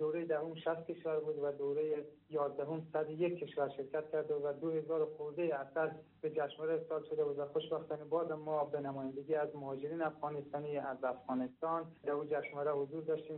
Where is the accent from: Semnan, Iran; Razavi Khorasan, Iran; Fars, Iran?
Razavi Khorasan, Iran; Mashhad; born there; فیلمساز مهاجر افغانستانی ساکن ایران. من متولد 1374 هستم و در شهر مشهد به دنیا اومدم.